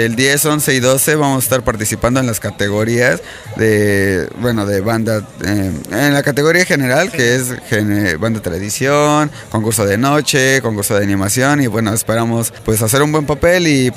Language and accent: Spanish; Puebla, Mexico; Venimos de Puebla, el estado de Puebla, ciudad de Puebla y el país es México.